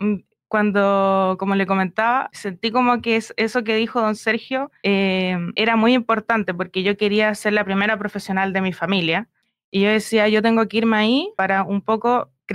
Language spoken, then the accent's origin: Spanish; Llanquihue, Los Lagos, Chile; yo soy originaria de Llanquihue. He pasado toda mi vida viviendo entre Totoral, que es una zona rural, y también estudiando entre Llanquihue. Después me fui a estudiar a Río Negro. Salí del Liceo Agrícola de Río Negro.